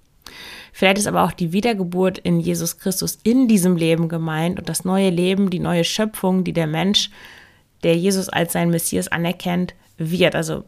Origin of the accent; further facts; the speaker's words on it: Lower Saxony, Germany; Und ich komme ja aus dem Emsland und das Bistum Osnabrück, ja, da gehört auch das Emsland dazu.